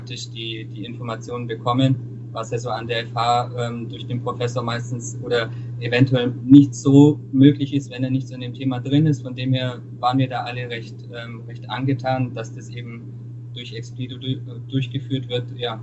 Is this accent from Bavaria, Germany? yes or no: yes; Augsburg, Bavaria, Germany; Ich bin 29 Jahre alt und komme ja gebürtig aus Augsburg und studiere auch an der FH hier in Augsburg